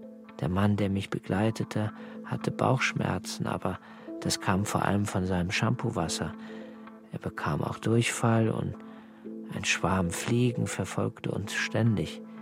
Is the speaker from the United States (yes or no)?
no; Srebrenica, Republika Srpska, Bosnia & Herzegovina; hört mal, wir kommen aus Srebrenica.